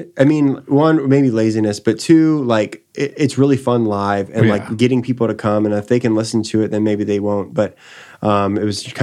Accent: Seabrook, Texas, United States; now in Austin, United States; I'm from Seabrook, Texas.

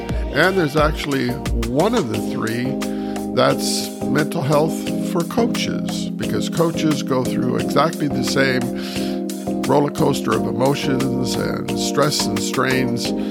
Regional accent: Grand Bend, Ontario, Canada; back in my hometown, well, where I live now, in Grand Bend, Ontario

